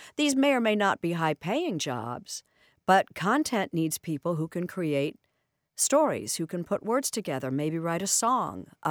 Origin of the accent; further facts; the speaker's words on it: Indianapolis, Indiana, United States; So Kurt's from my hometown, Indianapolis.